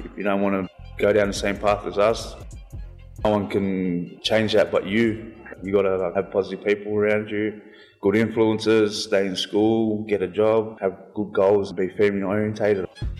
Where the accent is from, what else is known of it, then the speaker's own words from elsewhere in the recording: Miller, New South Wales, Australia; I'm from Miller, 2168. Dungutty, man. My dad grew up La Perouse and born and raised in Liverpool area. 35.